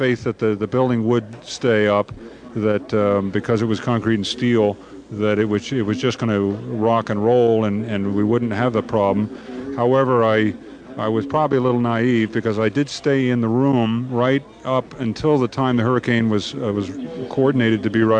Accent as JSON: {"language": "English", "region": "East Coast", "country": "United States", "tie": "born or raised there", "said": "Having been through 6 hurricanes in the United States, growing up on the East Coast"}